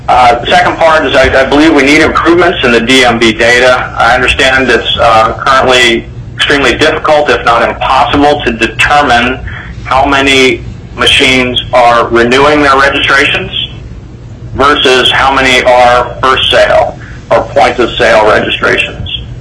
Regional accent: Juneau, Alaska, United States; I'm a resident of the Matsu Borough. I grew up in Juneau.

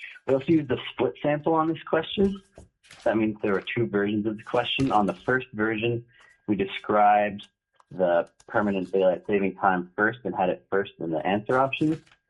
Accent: Fairbanks, Alaska, United States; now in Anchorage, United States; I'm a researcher for Alaska Survey Research. I grew up in Fairbanks.

